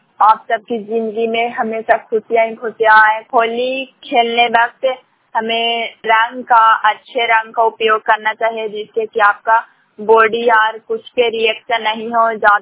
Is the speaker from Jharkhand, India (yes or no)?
no; Bihar, India; ग्राम शाम पंचायत शाम प्रखंड कराटा सुराय जिला नालंदा के निवासी हूँ।